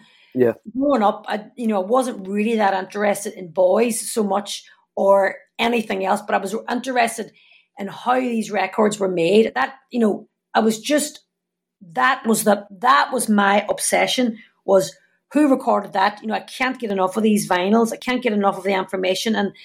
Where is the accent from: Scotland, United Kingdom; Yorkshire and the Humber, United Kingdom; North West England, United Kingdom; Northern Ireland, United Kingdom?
Northern Ireland, United Kingdom; Derry; your Gaird friends growing up in Derry, we had the crack and we're all still great mates